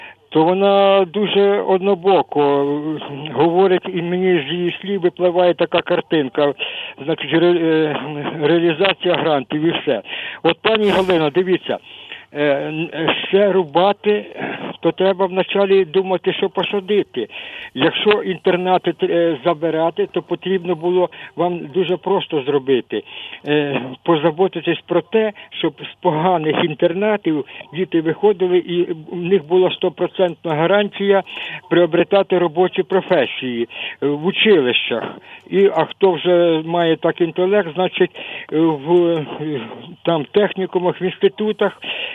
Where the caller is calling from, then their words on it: Vinnytsia, Vinnytsia Oblast, Ukraine; Я з Вінниці